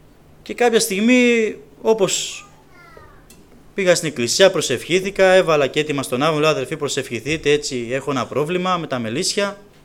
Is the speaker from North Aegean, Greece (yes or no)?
yes; Samos, North Aegean, Greece; τη Σάμο είμαι